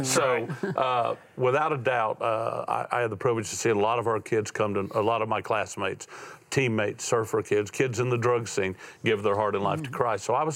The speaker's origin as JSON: {"language": "English", "region": "Florida", "country": "United States", "tie": "born or raised there", "said": "But I went through six broken homes growing up in Florida, bounced around, felt like a piece of luggage most of my life"}